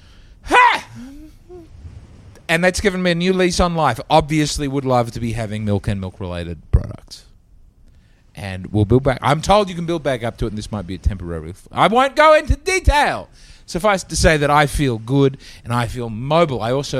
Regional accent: Australia; I said, I'm Australian.

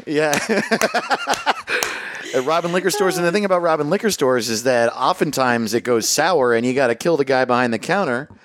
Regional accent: Hawaii, United States; born there; also born or lived in San Diego, California; I moved around a lot. So I was born in Hawaii.

